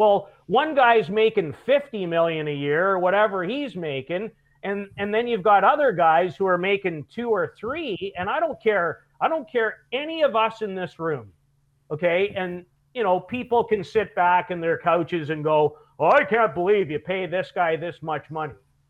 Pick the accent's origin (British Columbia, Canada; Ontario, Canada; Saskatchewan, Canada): Saskatchewan, Canada; Saskatoon; or me growing up in Saskatoon